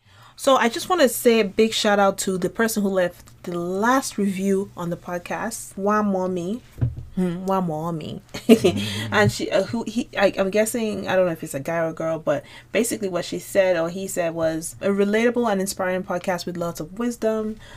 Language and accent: English; Lagos, Nigeria; So we're driving home and I was telling Ade that we grew up in Lagos, and I was like, you know how Christmas time there's no traffic in Lagos and stuff like that.